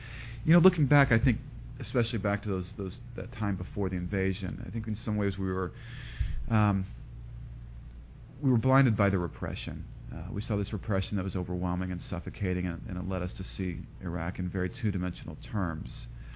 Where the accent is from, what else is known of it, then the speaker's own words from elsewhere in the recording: United States; what this meant as an American. And to be honest, I was in awe of the power of my country at that point.